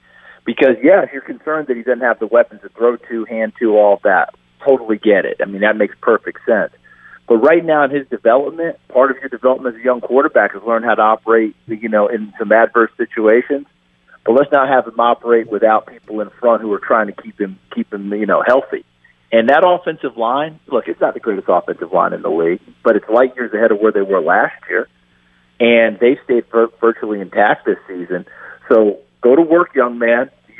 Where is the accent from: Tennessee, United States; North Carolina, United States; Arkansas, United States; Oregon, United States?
Tennessee, United States; born there; I was born in Carter County. I was born in Carter County Hospital, which is right there. And I was born at the old one. I think Jason was at the new one. So we're both Betsy boys.